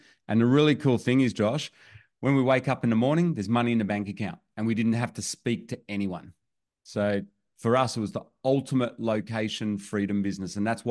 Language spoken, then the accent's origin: English; Australia; all of a sudden we live in Australia, as you can maybe tell from my accent.